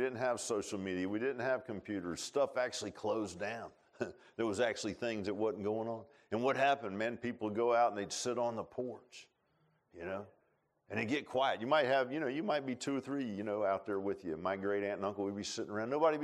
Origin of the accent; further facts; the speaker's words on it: Virginia Beach, Virginia, United States; The old days, man, when I was a little kid, I grew up in Virginia Beach.